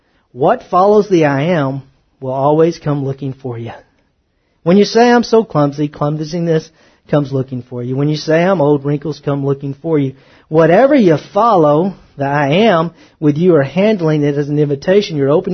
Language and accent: English; Texas, United States; I mean, I'm from the South. I'm from East Texas, okay? I'm not from the West Coast, but I've been out on the West Coast. I'm glad I'm from Texas